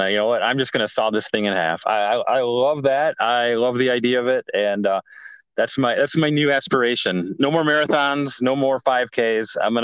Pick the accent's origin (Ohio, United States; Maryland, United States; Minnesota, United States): Ohio, United States; my co-host is Charlie Lambrix from Utah. I'm from Ohio.